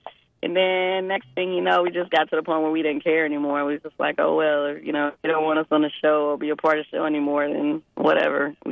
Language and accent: English; Detroit, Michigan, United States; She always want to let everybody know she's from Detroit, but I'm from Detroit.